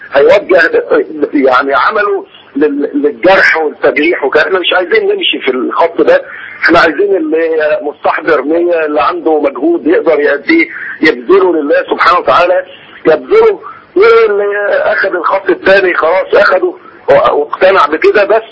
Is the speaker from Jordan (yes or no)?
no; Egypt; ان احنا مصريين